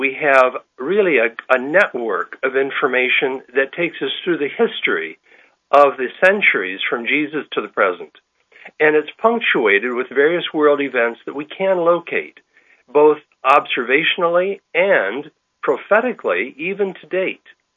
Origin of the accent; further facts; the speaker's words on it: San Diego, California, United States; I'm from San Diego, California.